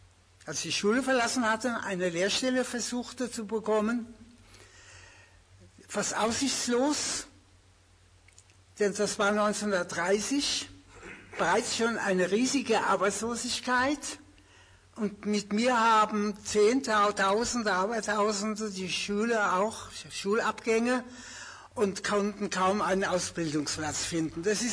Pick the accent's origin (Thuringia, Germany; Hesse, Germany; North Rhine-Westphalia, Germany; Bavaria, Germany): Bavaria, Germany; Aschaffenburg; born there; Aschaffenburg ist ja meine Geburtsstadt. Hier bin ich geboren. Geboren, sage ich mal, ist mal in der Steingasse geboren, aber gelebt haben wir die ganze Zeit in der Heinzelstraße